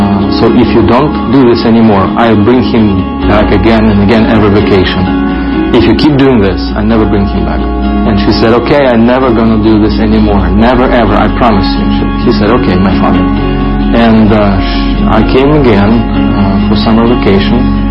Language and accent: English; Minsk, Belarus; English is a second language; I'm from Belarus, Minsk, and I'm a pastor of New Covenant Church. I was born in a non-Christian family.